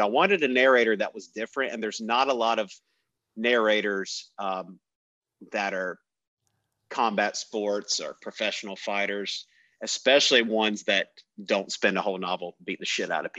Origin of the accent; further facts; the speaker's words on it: North Carolina, United States; Hey, I got to make sure people know I'm from North Carolina.